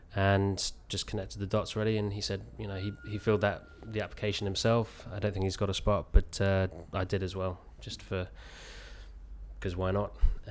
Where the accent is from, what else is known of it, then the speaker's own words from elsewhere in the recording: Oxford, South East England, United Kingdom; I grew up in Oxford. I was born in Oxford. Grew up in Oxford and still, for some unknown reason, still there.